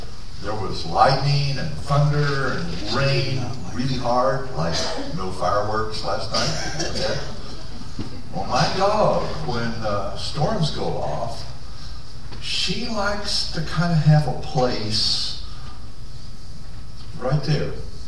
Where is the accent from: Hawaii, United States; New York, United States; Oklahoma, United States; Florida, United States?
Oklahoma, United States; also born or lived in West Texas; Some of you know, some of you don't. I grew up in Oklahoma. It was a place I went to college, got out, went to work, like many of you.